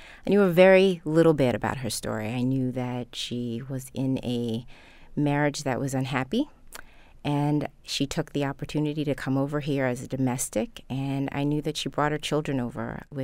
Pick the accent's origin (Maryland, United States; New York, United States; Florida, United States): Maryland, United States; Baltimore; So that explains why I do not have a very good Trini accent. We are from Baltimore, and I grew up in Northwood community.